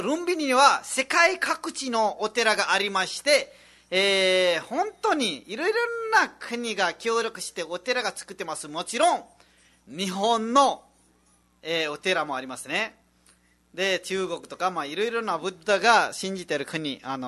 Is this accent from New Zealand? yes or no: no; Dang, Lumbini Province, Nepal; 私の、生まれた私の実家ダングでもおすすめですよ、皆さん。はい、ネパール行った時はダングも行ってください。